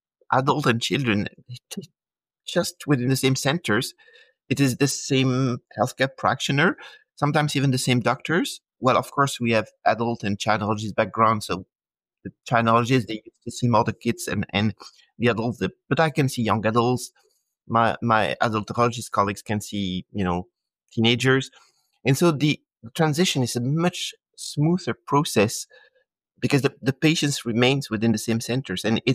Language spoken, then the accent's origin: English; Belgium; accent: Belgian; my experience is that I've been working in three different European countries, in France, in Belgium, where my accent comes from, and in the UK.